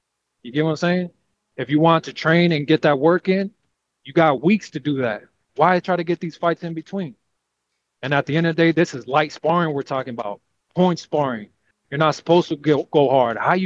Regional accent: California, United States; I'm from California. You know what I'm saying?

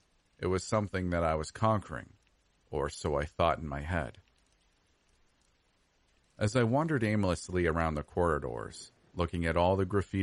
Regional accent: New York, United States; I grew up on Long Island, right outside of the Kings Park Psychiatric Center, home of the legend of Cropsey.

